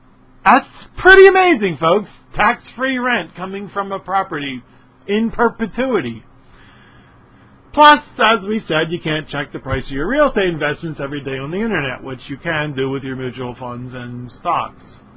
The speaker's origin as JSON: {"language": "English", "town": "Philadelphia", "region": "Pennsylvania", "country": "United States", "said": "I'm from Philadelphia. Everybody in Philadelphia has a good friend."}